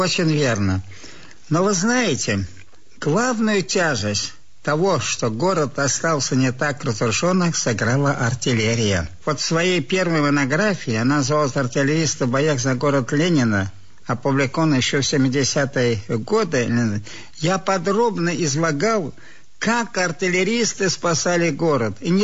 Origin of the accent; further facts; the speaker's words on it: Moscow, Russia; Я москвич.